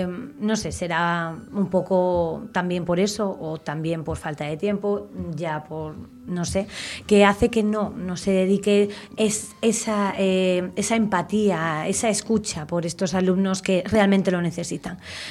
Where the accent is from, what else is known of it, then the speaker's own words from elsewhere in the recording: Madrid, Community of Madrid, Spain; señores, vengo de Madrid